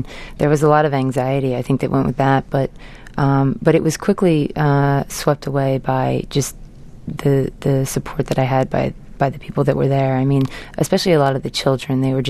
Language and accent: English; San Diego, California, United States; I think it was the first time that I went back home to, I'm from San Diego, California, and going back and just really feeling the support from my community and my family and my friends was amazing.